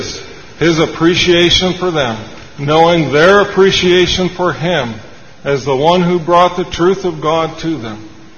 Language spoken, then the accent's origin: English; Vestal, New York, United States; In growing up in Vestal, the older brothers used to quote